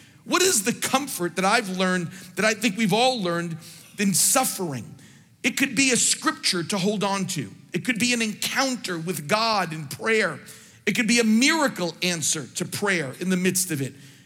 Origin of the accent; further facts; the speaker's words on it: Brazil; English is a second language; I come all the way from Brazil and the sound goes out.